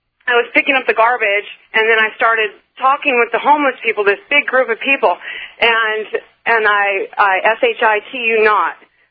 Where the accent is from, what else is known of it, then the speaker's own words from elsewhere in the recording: Seattle, Washington, United States; I'm originally from Seattle, and I've been in Ohio for about 2 years now